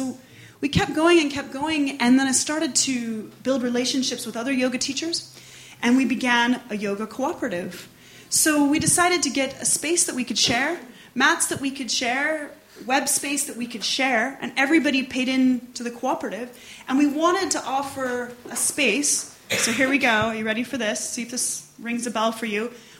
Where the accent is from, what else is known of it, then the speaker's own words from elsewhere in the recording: Northern Ireland, United Kingdom; growing up in Northern Ireland as I did in Corrymeela